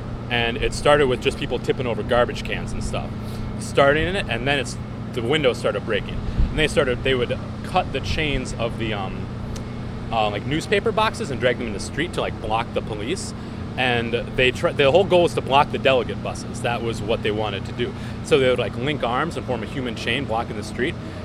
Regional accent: St. Paul, Minnesota, United States; I'm from St. Paul. I live right up on the hill, yeah.

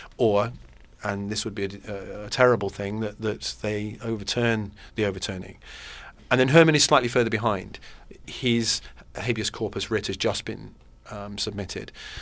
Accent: England, United Kingdom; in my view, and although I'm English, I'm a human being

